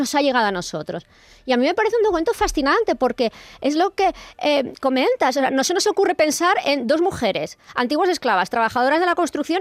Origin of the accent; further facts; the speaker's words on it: Basque Country, Spain; now in Seville, Spain; Yo soy del País Vasco, pero ya llevo ya muchísimos años.